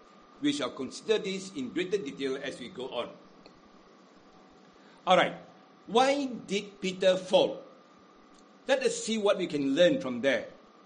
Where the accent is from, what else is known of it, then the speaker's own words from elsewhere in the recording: Penang, Malaysia; accent: Penang Hokkien; I am a Penang Hokkien. I go to the south. The moment I speak my Hokkien, they know I'm from Penang already.